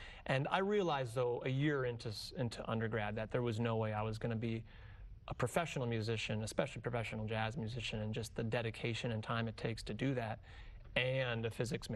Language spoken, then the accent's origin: English; Spokane, Washington, United States; now in Brooklyn, United States; I grew up on the West Coast. I'm from Spokane, Washington, and certainly a part of that is still existing inside of me. But I've spent my whole adult life in New York City and for the last 10 years in Brooklyn.